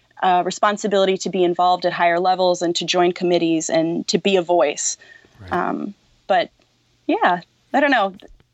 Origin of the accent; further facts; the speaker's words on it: Maine, United States; We grew up together in Maine, and now I forget where she lives.